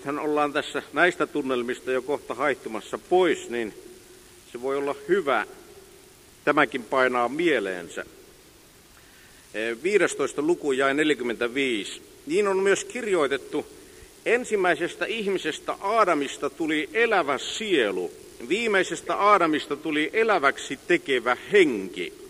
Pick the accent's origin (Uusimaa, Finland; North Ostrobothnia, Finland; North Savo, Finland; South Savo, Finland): North Savo, Finland; Tervo; born there; Minähän olen syntynyt tuolla Tervossa ja minun syntymäkotini on järven rannalla.